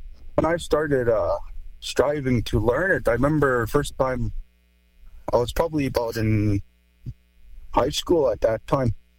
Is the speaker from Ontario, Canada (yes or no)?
no; Alberta, Canada